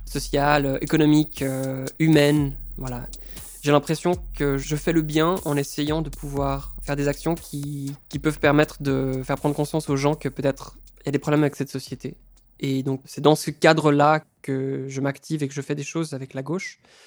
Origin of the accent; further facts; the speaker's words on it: Switzerland; j'ai grandi en Suisse et je fais de l'agriculture.